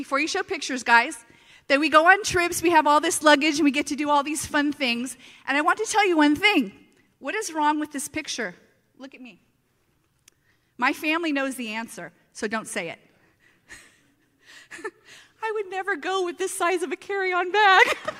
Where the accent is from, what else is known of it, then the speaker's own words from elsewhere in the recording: Los Angeles, California, United States; And also, too, I remember I grew up in Los Angeles, and I remember a teacher teaching me the golden rule.